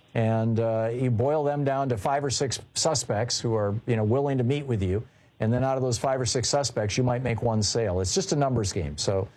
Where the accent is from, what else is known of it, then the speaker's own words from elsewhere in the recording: Lansing, Michigan, United States; When I was growing up in Michigan, we had three hospitals in Lansing, Sparrow, Ingham Medical, and St. Lawrence, and all three were nonprofit.